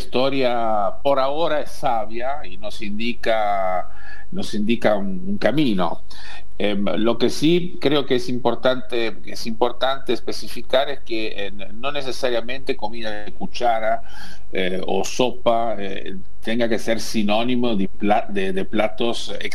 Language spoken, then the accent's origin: Spanish; Liguria, Italy; yo lo preparo al estilo de mi tierra, digamos, de mi primera tierra y tierra natal, que es la Liguria